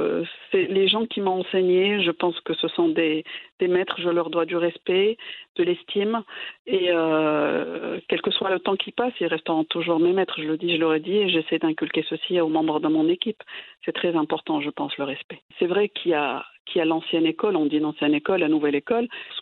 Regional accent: Rabat, Rabat-Salé-Kénitra, Morocco; born there; also born or lived in Al Hoceima; now in Tangier, Morocco; Mais je suis née à Rabat, j'ai passé une grande partie à Al-Hosima, qui est une très belle ville.

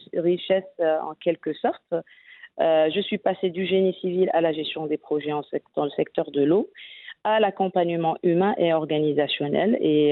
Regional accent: Morocco; on se sent super bien et fier en tant que Marocain et Africain

